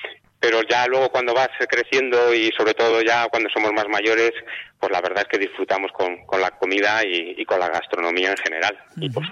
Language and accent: Spanish; Madrid, Community of Madrid, Spain; born there; yo de nacimiento soy de Madrid, pero bueno, la verdad es que mi vida por mi digamos por mi condición laboral de enólogo, pues que reparte mucho sobre la geografía española.